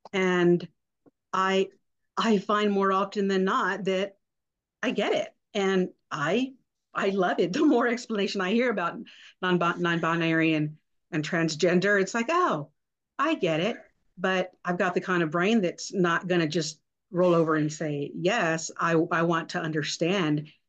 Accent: Texas, United States; moved away; I mean, I come from South Texas, and it's interesting because I moved to Colorado.

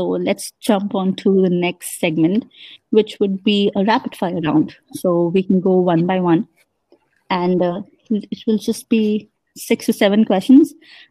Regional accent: Kanpur, Uttar Pradesh, India; the 19th I was back to my hometown, and the next day it was lockdown. And had I not booked it, had I waited for a day more, I would never be in Kanpur. I would be in Bangalore.

